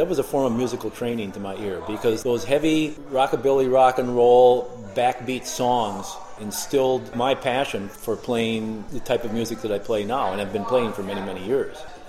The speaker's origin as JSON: {"language": "English", "town": "Winona", "region": "Minnesota", "country": "United States", "also_born_or_lived": "Denver", "said": "I'm from Winona. People expect musicians to move around a lot, and I have."}